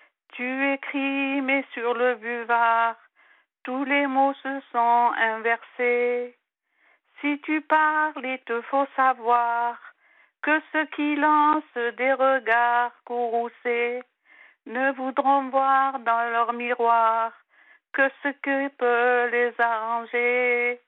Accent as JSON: {"language": "French", "town": "Marseille", "region": "Provence-Alpes-Côte d'Azur", "country": "France", "said": "Je suis de Marseille."}